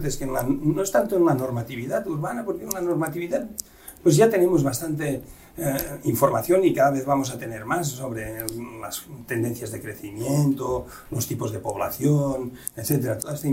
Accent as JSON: {"language": "Spanish", "region": "Catalonia", "country": "Spain", "said": "Desde el catalán, aquí tiro agua para mi tierra"}